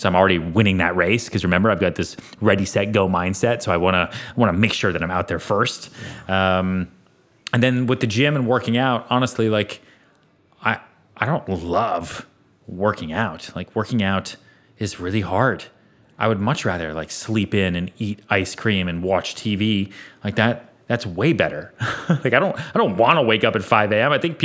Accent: Sweden; We're both from Sweden.

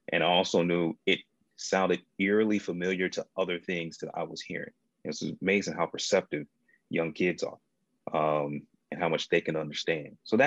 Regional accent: North Carolina, United States; I grew up here in North Carolina. And I'm actually in Raleigh, Durham area right now.

